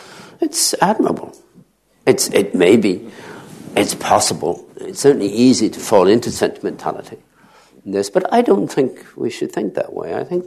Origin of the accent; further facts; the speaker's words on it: Ireland; I grew up in Ireland in the 1950s with a deep sense of sin.